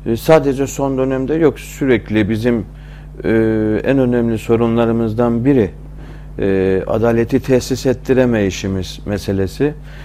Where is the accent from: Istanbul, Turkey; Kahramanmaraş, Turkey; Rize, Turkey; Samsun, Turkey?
Rize, Turkey; Efendim ben Rizeliyim. 1969 doğumluyum.